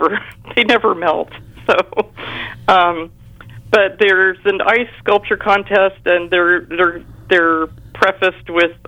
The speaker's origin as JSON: {"language": "English", "region": "the South", "country": "United States", "tie": "born or raised there", "moved": "yes", "lives_now": "Canada", "said": "I was raised in the South, and I moved to Canada"}